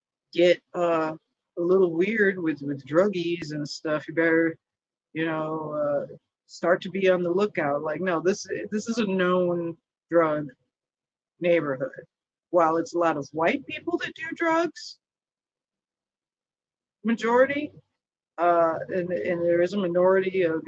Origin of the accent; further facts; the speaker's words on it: Chicago, Illinois, United States; The one that's going around currently is from Chicago, my hometown.